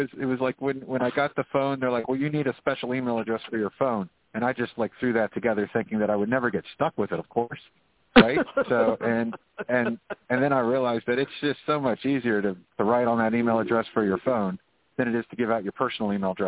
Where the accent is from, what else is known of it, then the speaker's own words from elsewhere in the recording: St. Augustine, Florida, United States; Well, originally I'm from Florida. I was born in Southern Florida, and I attended the School for the Blind in St. Augustine, Florida, and my family lived 3 hours away.